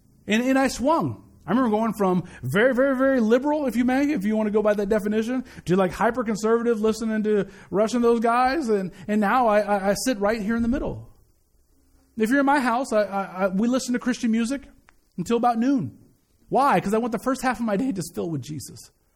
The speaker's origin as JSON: {"language": "English", "town": "Kansas City", "region": "Missouri", "country": "United States", "tie": "born or raised there", "said": "In the church I grew up in growing in Kansas City, it was very, very Democratic."}